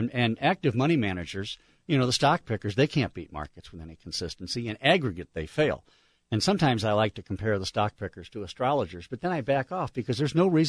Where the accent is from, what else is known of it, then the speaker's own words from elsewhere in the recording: St. Louis, Missouri, United States; born there; No, I was born in St. Louis, in South St. Louis, in St. Anthony's Hospital.